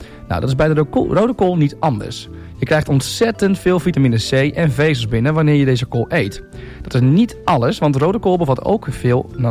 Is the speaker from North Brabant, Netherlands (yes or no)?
no; Rotterdam, South Holland, Netherlands; born there; Ik ben in Rotterdam geboren.